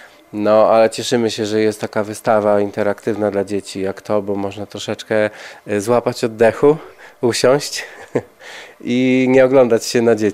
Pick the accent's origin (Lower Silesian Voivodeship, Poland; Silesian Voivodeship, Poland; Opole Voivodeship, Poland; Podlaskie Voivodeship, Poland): Podlaskie Voivodeship, Poland; Białystok; My jesteśmy z Białegostoku